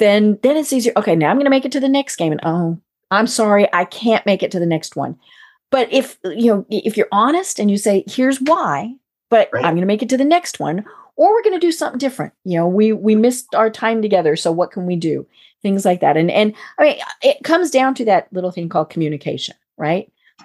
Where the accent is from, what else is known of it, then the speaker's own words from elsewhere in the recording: Colorado, United States; I mean, you know, I'm from Colorado and, you know, Columbine will always be something